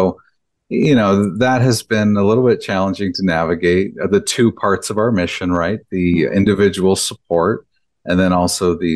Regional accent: Oregon, United States; I'm from Oregon originally. So our original plan was to come down here for a few years and then go back.

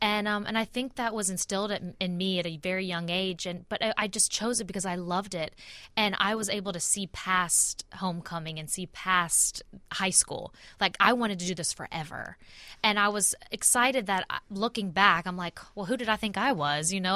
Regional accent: Pensacola, Florida, United States; I'm from the South. I'm from Pensacola, Florida. And so I've always been kind of what you see is what you get kind of girl.

